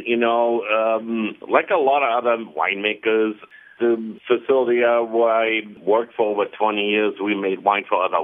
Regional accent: Trier, Rhineland-Palatinate, Germany; I grew up in Trier, Germany, oldest town in Germany. There, it's over 2,000 years old

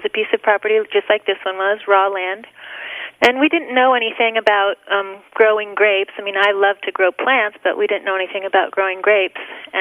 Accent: California, United States; No, I am from the Bay Area.

